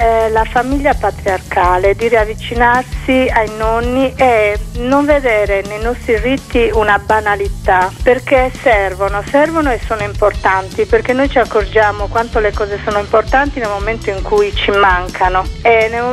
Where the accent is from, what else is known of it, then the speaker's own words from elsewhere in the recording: Sardinia, Italy; Io vengo dall'Ogliastra